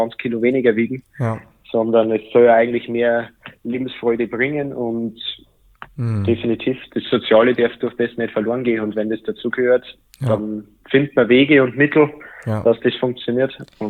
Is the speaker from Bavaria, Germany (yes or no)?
yes; Bavaria, Germany; komme jetzt aus Bayern, wenn man stark hört, nie mehr Bier, das ist in Bayern eigentlich fast unmöglich.